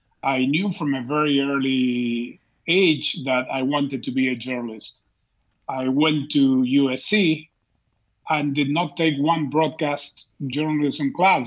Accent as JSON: {"language": "English", "region": "Buenos Aires", "country": "Argentina", "tie": "born or raised there", "said": "I grew up in Argentina, in Buenos Aires."}